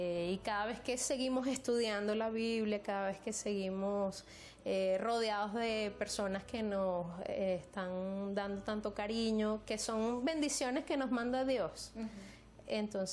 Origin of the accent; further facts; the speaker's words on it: Venezuela; now in Brazil; nosotros salimos de Venezuela prácticamente con una mano adelante y otra atrás, no teníamos nada. Y ahora aquí en Brasil